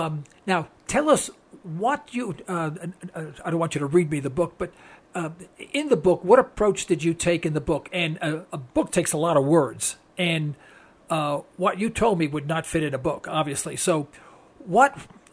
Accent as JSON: {"language": "English", "town": "New York City", "region": "New York", "country": "United States", "lives_now": "Tulsa, United States", "said": "Originally, I'm from New York City. Actually, I'm here in Tulsa, Oklahoma, but I got transferred many, many years ago with Big Oil."}